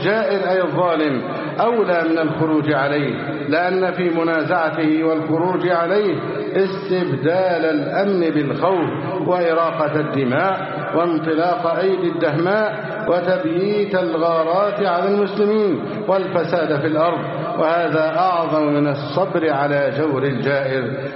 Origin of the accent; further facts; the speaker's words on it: Egypt; اللهم احفظ بلدنا مصر أمنا أمانا